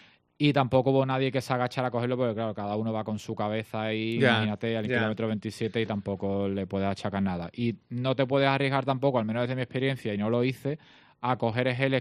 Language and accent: Spanish; Cádiz, Andalusia, Spain; para los que somos de Cádiz